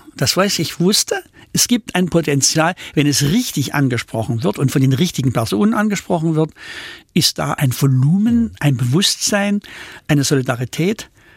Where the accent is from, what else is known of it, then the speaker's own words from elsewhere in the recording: Sosa, Saxony, Germany; Das ist da, wo das Erzgebirge nach Böhmen übergeht.